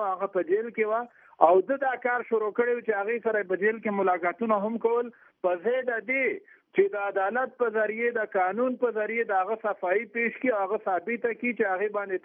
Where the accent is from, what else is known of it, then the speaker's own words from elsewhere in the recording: Afghanistan; زه په افغانان زمرونه لري نژادان زه هم افغان یم